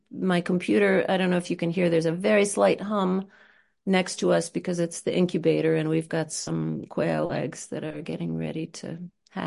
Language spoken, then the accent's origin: English; Midwest, United States; if I look back at my experiences growing up in the Midwest, I can tell you all kinds of things about my relationship to food and cuisine growing up